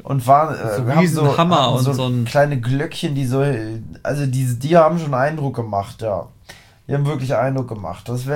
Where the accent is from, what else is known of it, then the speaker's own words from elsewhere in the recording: Harz, Germany; Also ich bin ja aus dem Harz. Ich war im Harz